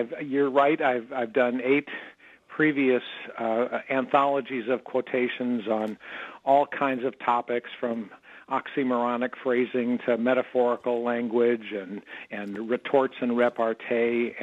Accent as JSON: {"language": "English", "region": "North Dakota", "country": "United States", "tie": "born or raised there", "said": "It's always nice to talk to people back in my home state of North Dakota."}